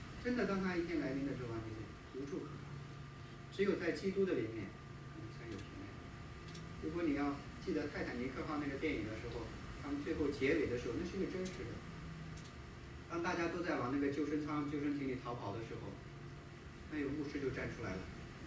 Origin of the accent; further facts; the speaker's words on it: China; 那对我们中国人来讲，我们觉得以前生活不好是因为什么呢？因为没有钱嘛